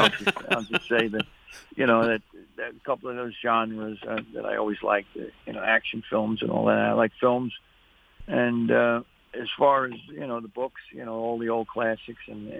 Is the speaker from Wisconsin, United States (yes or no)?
no; Flushing, New York, United States; You know, I'm a city boy. I'm from Flushing, but I always like to fish.